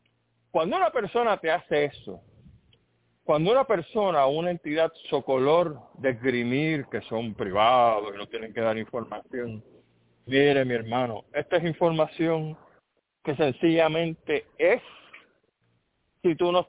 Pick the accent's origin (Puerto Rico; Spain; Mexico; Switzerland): Puerto Rico; Nosotros, como pueblo puertorriqueño, nos dijeron las cosas que yo les acabo de decir.